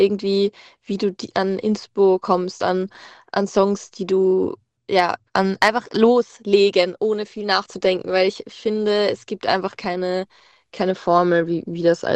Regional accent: Lower Austria, Austria; ich komme ja nicht direkt aus Wien. Ich sage immer, manchmal sage ich komme aus Wien, weil ich komme wirklich so an der Grenze zu Wien.

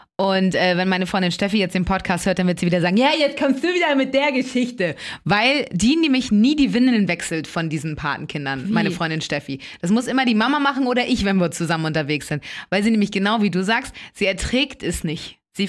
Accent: Elmshorn, Schleswig-Holstein, Germany; Und zwar komme ich ja ursprünglich aus Emshorn

